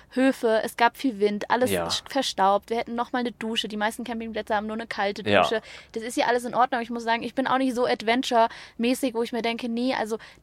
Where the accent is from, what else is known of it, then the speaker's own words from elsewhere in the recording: Germany; Ich bin aus Deutschland, ich bin in dem Fall die Ausländerin